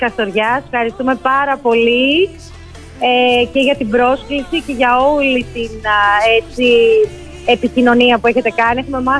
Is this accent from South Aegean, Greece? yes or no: yes; Apeiranthos, South Aegean, Greece; και στην ιδιαίτερη πατρίδα μου την Άξο. Συγκεκριμένα την Απείρανθο, που είναι ένα πολύ όμορφο χωριό.